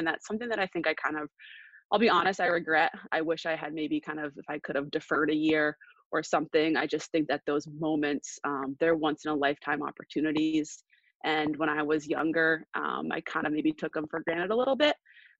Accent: Middlebury, United States; Obviously growing up in Middlebury and going to BU, and I was at William Mary for a year

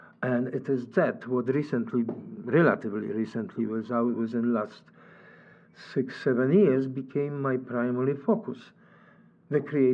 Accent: Poland; English is a second language; moved away as an adult; I'm originally from Poland. And I came a long time ago. I came in 1969.

